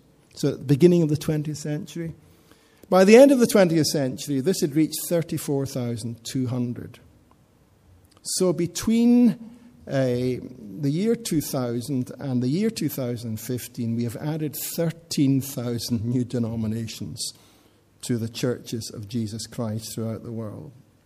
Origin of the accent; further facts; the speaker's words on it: Scotland, United Kingdom; I grew up in Scotland, so the state church there was the Church of Scotland.